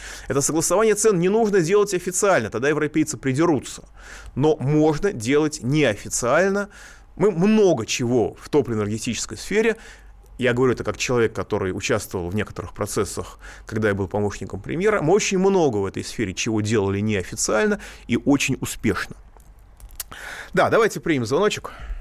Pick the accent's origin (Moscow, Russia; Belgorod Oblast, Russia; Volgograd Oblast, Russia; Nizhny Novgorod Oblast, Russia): Moscow, Russia; я москвич, но как-то я живу в Москве, а не в Норильске.